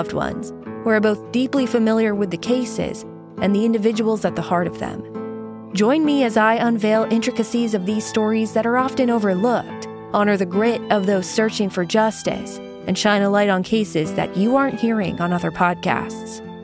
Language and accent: English; Maine, United States; I dig into both decades-old and modern-day cases from my home state of Maine and the greater New England area.